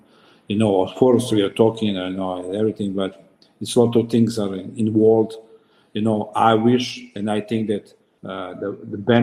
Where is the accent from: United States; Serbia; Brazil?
Serbia; English is a second language; And it was not easy, especially because I'm coming from Serbia. It's a different mentality